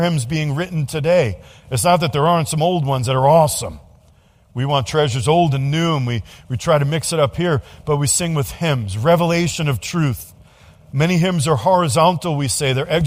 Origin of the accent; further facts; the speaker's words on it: New York City, New York, United States; Now, I'm from New York City, and we don't sing in New York City on the streets like that.